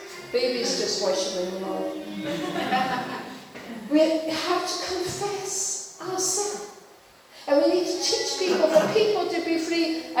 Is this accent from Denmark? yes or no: yes; Denmark; I come from Denmark